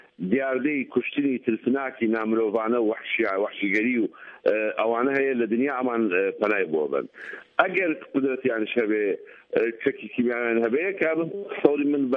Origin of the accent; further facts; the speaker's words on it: Ramadi, Al Anbar, Iraq; أنا مثلا من الرمادي